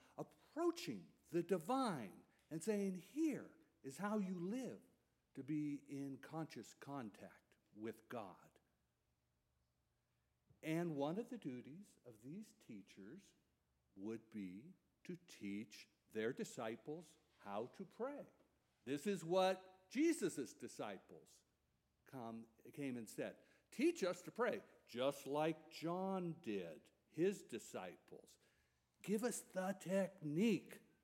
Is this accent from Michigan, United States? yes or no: no; Ojai, California, United States; I come to you from Ojai, California, and there's a strong Jackson-Ojai connection